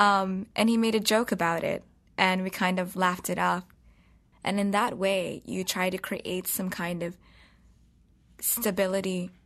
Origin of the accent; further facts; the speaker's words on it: Darfur, Sudan; also born or lived in Philadelphia, United States; yes, I'm a kid from Darfur, but I'm also a kid from Philly, which is very important.